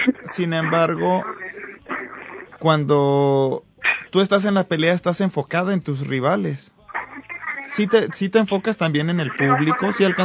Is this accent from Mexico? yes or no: yes; Mexico; Yo soy de México, allá crecí.